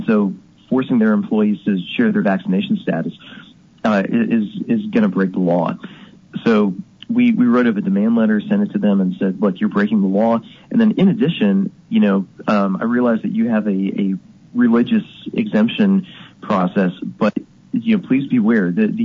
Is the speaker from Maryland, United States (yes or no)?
yes; Maryland, United States; now in Alabama, United States; You know, I'm from Maryland originally, but when I moved down here, I love this place a lot better than where I grew up. And we wanna keep Alabama, and stop it from becoming Maryland.